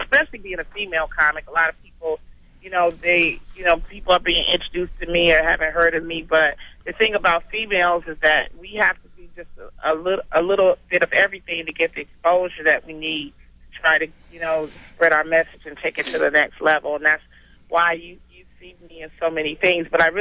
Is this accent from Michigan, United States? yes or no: yes; Detroit, Michigan, United States; because I grew up in the Brewster Project, and she didn't want me to, you know, live a project life.